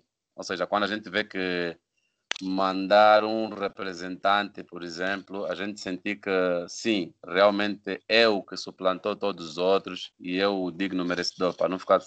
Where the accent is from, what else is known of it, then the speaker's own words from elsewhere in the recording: Angola; Claro, eu como angolano, para mim, primeiro é sempre o angolano.